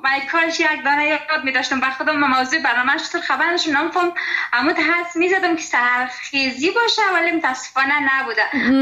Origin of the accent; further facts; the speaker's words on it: Kabul, Afghanistan; از کابل هستم.